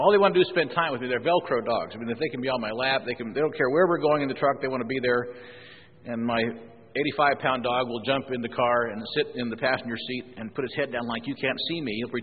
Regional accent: Illinois, United States; When I was growing up in Illinois, there were very few deer compared to today.

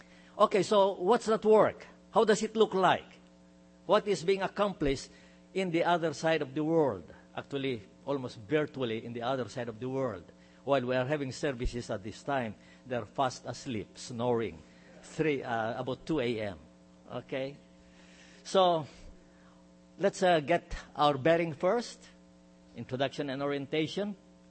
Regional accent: Philippines; And since we come from the Philippines, we'd like to cover a little bit of the brotherhood that we have in the Philippines

